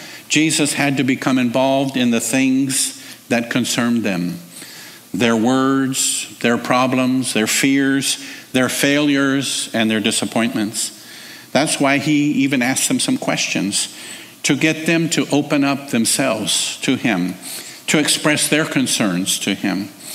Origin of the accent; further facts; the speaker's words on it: United States; And I, as an American, I thought that's kind of strange.